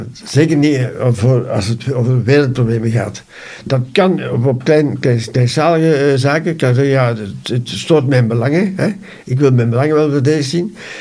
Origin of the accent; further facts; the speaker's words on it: Noordwijk, Flanders, Belgium; Als men vraagt van waar ben je, zeg ik altijd Noordwijk, zeg nooit Herentals.